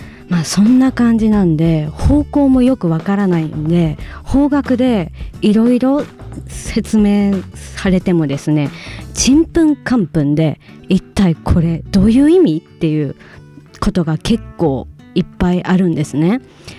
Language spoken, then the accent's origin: Japanese; Ehime, Japan; moved away; 田舎の愛媛出身なんですけど、愛媛からこちらの関東に上京してきて、もうすぐで10年経とうとしてるんですけれども